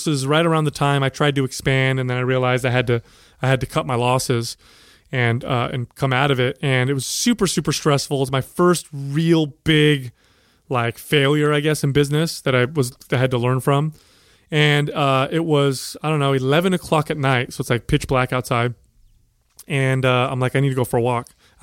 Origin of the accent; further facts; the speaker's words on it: San Jose, California, United States; I grew up in San Jose. Yep.